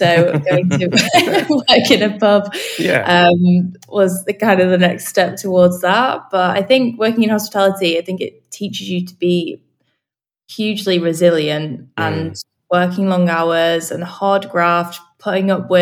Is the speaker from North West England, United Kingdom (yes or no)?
yes; Manchester, North West England, United Kingdom; Yeah, I'm from Manchester. Up north.